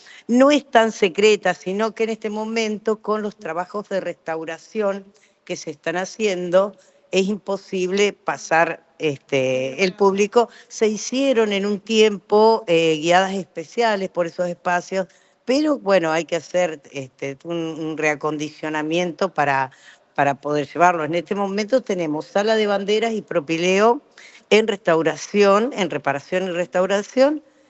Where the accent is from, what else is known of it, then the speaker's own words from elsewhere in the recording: Buenos Aires, Argentina; Claro, yo soy de provincia de Buenos Aires.